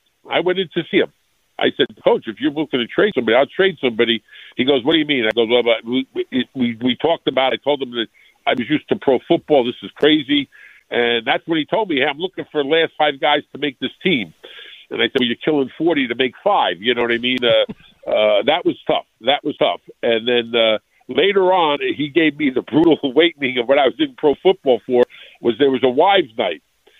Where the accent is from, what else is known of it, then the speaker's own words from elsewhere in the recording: Rutherford, New Jersey, United States; Okay, I grew up in Rutherford, New Jersey. I was a Giants fan.